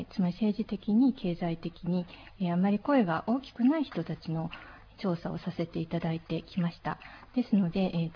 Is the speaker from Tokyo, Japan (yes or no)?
no; Kanagawa, Japan; also born or lived in Fukushima; さらに神奈川県に移動しまして、ずっと神奈川で育ちました